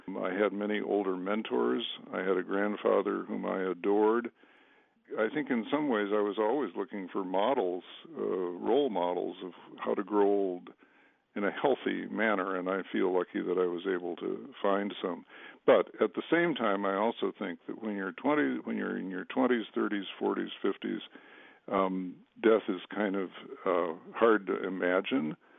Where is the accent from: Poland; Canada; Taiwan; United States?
United States; Chicago, Illinois; I grew up, I was born in Chicago and then grew up in the Chicago suburbs, and my sisters still live down there, so I think I have decent Illinois credentials.